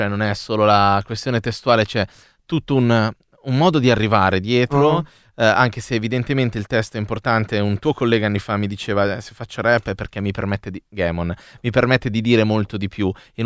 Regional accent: Milan, Lombardy, Italy; io vengo proprio dalla Barona

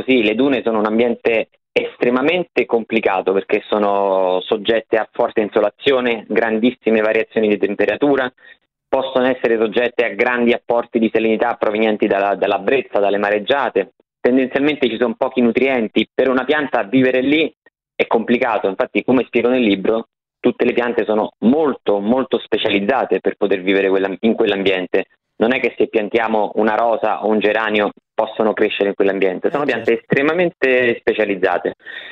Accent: Rome, Lazio, Italy; Roma è piena di pappagalli, io sono di Roma

